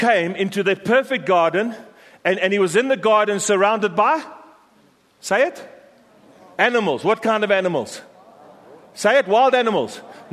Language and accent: English; South Africa; If you close your eyes as a South African and you think of wild animals, we grow up with wild animals.